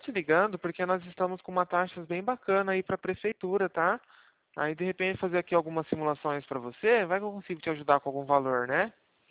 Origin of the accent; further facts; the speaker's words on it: Maringá, Paraná, Brazil; Nascido e criado em Maringá, vim parar aqui no interior de São Paulo agora.